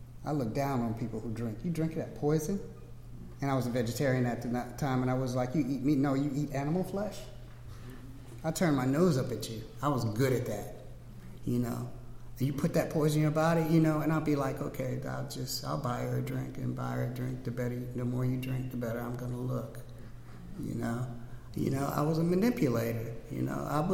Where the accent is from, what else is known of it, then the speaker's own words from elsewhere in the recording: Louisiana, United States; And I'm from Louisiana. My people are from New Orleans.